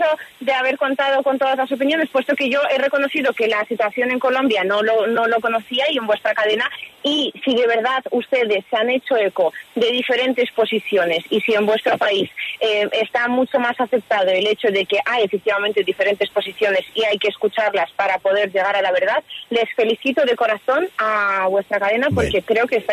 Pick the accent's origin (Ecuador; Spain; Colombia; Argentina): Spain; ha sido en mi país, que es España, duramente criticado